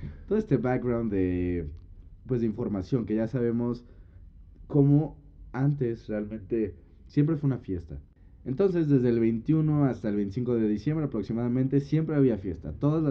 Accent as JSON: {"language": "Spanish", "country": "Mexico", "said": "obviamente lo estamos dando de nuestra perspectiva como mexicanos."}